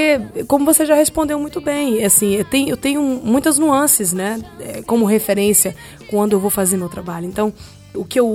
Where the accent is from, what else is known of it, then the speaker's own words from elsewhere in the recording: Brazil; As minhas músicas são em português, eu faço música, eu sou brasileira